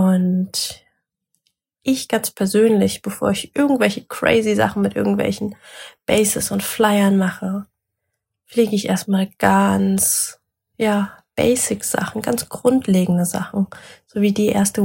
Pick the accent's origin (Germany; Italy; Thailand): Germany; wir als ja Deutsche, als Westler, wir leben einfach in einer Gesellschaft, die einfach in der Norm sehr, sehr berührungsarm ist.